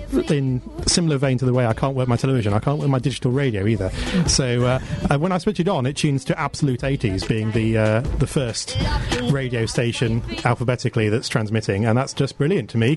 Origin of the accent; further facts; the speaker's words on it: England, United Kingdom; I just asked for a large black coffee because I'm English.